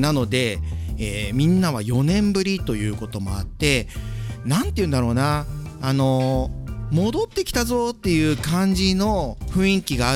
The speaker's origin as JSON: {"language": "Japanese", "town": "Hiratsuka", "region": "Kanagawa", "country": "Japan", "tie": "born there", "said": "僕あの神奈川県の平塚市で生まれてるんですけども"}